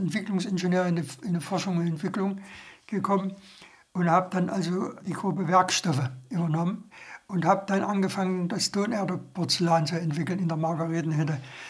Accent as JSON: {"language": "German", "town": "Stadtilm", "region": "Thuringia", "country": "Germany", "tie": "born there", "said": "Ich bin geboren 1938 in Stadt Ilm. Das ist ein Städtchen zwischen Ilmenau und Weimar."}